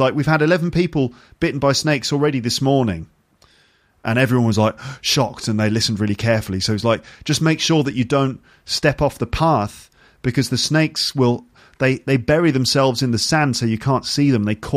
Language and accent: English; United Kingdom